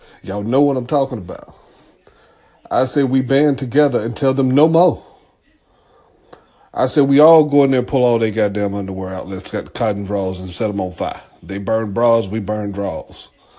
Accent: the South, United States; I'm from the South. We say draws.

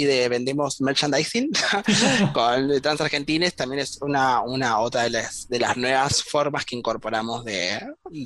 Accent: Liniers, Buenos Aires, Argentina; yo vivo muy cerca del conurbano, entonces tengo mucha relación, yo soy de Liniers

